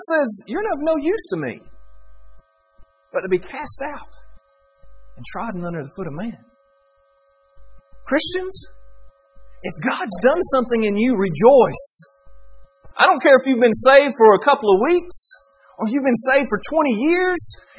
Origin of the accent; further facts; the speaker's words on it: United States; Now, where I grew up in America, everything we ate was fried and salted.